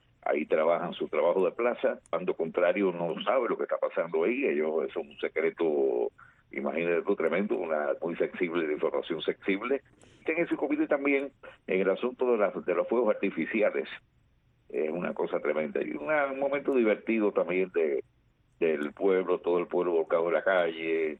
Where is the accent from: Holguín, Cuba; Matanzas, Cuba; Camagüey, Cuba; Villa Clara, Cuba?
Villa Clara, Cuba; Remedios; En el caso de Remedio, que es mi pueblo natal, la característica de las parrandas de Remedio son los trabajos de plaza.